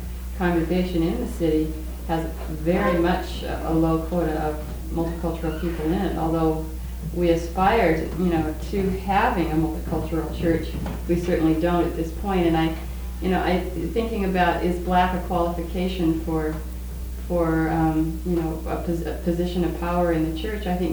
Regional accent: Seattle, Washington, United States; We come from Seattle where we have a wonderful pool of multicultural people in our city.

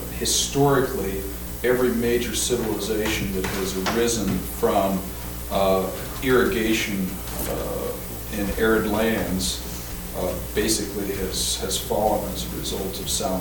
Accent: Great Plains, United States; I grew up in Ogallala country.

